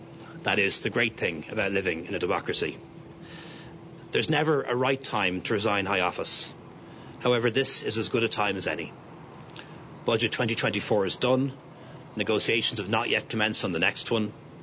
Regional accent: Ireland; I am deeply proud that we as Irish people welcomed over 100,000 Ukrainian refugees to our shores

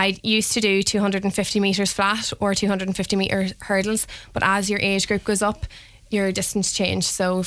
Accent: Ulster, Ireland; I come from County Cavan, and it's just an absolute privilege to be here representing not only Cavan itself, but the Midlands of Ireland too.

